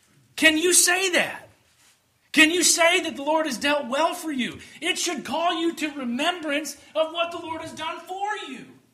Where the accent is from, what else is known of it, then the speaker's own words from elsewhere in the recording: Ohio, United States; My home is not in Northwest Ohio. I grew up in Northwest Ohio, but you are my family.